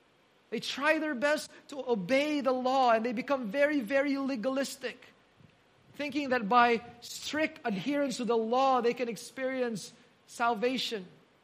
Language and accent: English; Manila, Metro Manila, Philippines; so we went back to Manila because we're originally from Manila